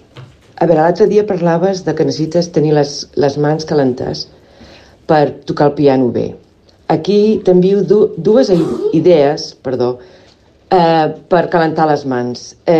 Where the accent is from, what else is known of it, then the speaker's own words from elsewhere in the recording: Barcelona, Catalonia, Spain; now in Seattle, United States; de Barcelona.